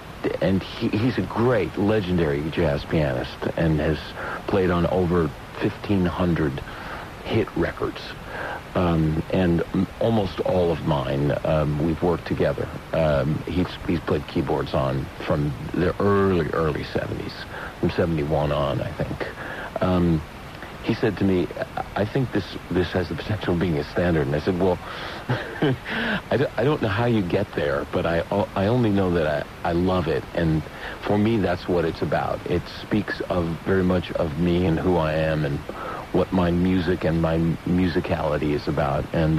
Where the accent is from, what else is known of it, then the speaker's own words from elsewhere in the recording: New York City, New York, United States; also born or lived in Los Angeles; I have lived many years in L.A., but I was born in New York, and I am a New York City boy